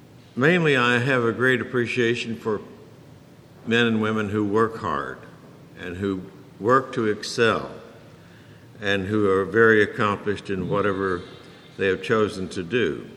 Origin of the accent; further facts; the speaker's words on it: Texas, United States; I grew up in Texas where unions were almost a bad word.